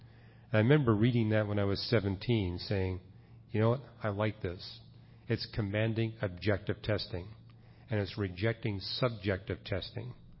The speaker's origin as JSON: {"language": "English", "country": "Canada", "tie": "born or raised there", "said": "I was born and raised in Canada, and Canada is predominantly atheistic in its religion, and that was the case of my parents."}